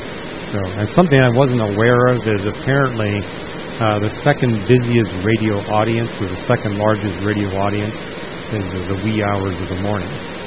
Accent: British Columbia, Canada; now in United States; There's so many people here in California, none of it's left. Or I grew up in British Columbia.

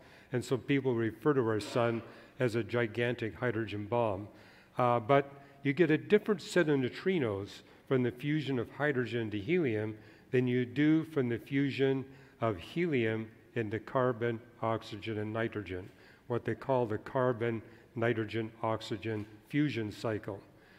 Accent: Vancouver, British Columbia, Canada; Because twice growing up in Vancouver, I saw it rain nonstop for more than 70 days and 70 nights.

